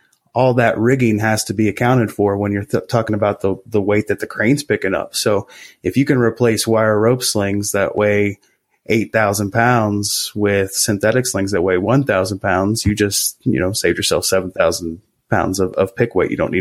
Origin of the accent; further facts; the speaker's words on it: Morgantown, West Virginia, United States; started throwing out resumes in my hometown of Morgantown, West Virginia, started throwing out resumes all over the place, just trying to get on somewhere.